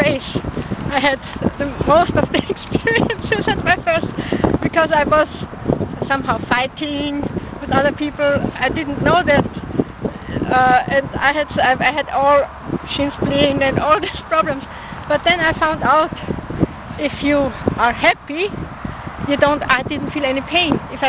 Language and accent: English; Austria; English is a second language; I come from Austria.